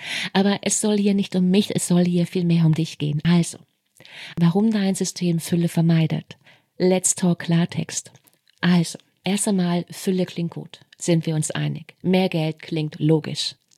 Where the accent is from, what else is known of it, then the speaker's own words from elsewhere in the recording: eastern Germany, Germany; Schau, ich bin im Osten aufgewachsen.